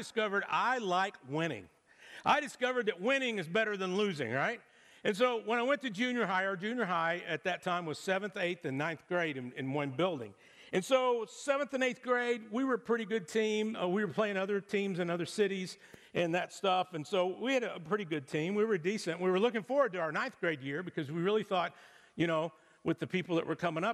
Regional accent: Texas, United States; I was born and raised in Texas. And when I was growing up, we had all the sports that everybody else has

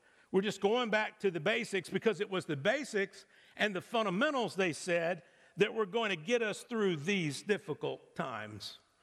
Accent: Texas, United States; I was born and raised in Texas. And when I was growing up, we had all the sports that everybody else has

